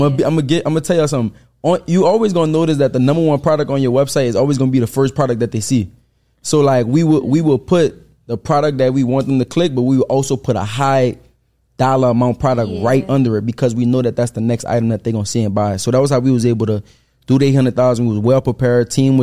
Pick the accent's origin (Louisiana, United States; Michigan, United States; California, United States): Louisiana, United States; New Orleans; He know I'm from New Orleans.